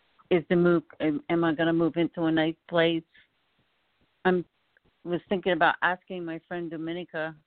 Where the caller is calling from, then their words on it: Chicago, Illinois, United States; I'm calling from Chicago.